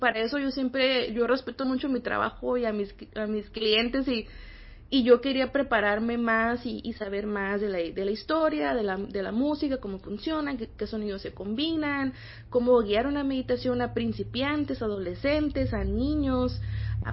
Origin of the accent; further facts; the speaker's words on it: Imperial Valley, California, United States; also born or lived in Yuma; Aquí en el Valle Imperial acabo de regresar. Yo soy de aquí del Valle Imperial, pero viví 4 años en Yuma. Entonces apenas tengo un año viviendo aquí en el centro otra vez